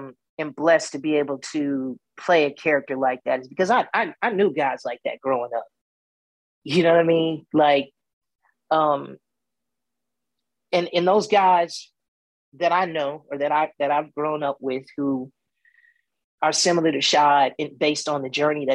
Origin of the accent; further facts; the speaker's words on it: Chicago, Illinois, United States; You know, that was my upbringing. That was my reality of growing up in Chicago.